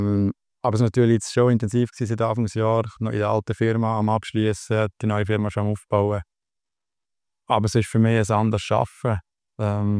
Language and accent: German; Aargau, Switzerland; now in Lucerne, Switzerland; Nein, seit einem Jahr im Luzernischen, aber gebürtig und aufgewachsen im Aargau, ja.